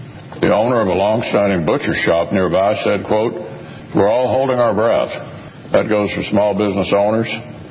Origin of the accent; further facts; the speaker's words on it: Louisville, Kentucky, United States; As the owner of a coffee house in my hometown of Louisville put it